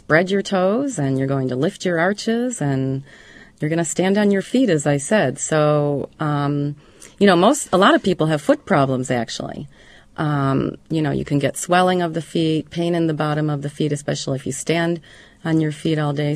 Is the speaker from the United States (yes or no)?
yes; Illinois, United States; I grew up in a suburb of Chicago.